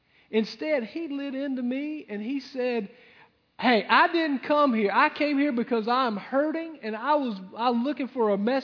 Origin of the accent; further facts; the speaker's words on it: Lyman, United States; I'm from Lyman. And so violence and revenge, that's part of who I am. I mean, you mess with somebody from Lyman and we'll cut you.